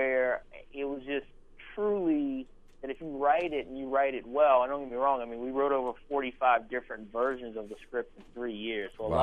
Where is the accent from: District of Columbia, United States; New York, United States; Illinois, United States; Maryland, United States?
Maryland, United States; Baltimore; You know, when I was a young kid growing up in Baltimore, I had a relationship with one of my uncles